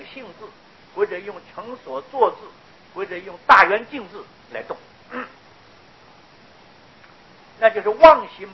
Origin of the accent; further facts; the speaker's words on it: China; 但这是讲我们从大陆来的习惯